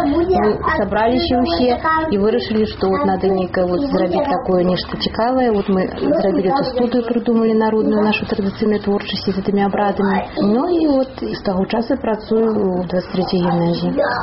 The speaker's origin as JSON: {"language": "Belarusian", "region": "Minsk Region", "country": "Belarus", "tie": "born or raised there", "said": "там я з Вілейскага раёна на Урэччы"}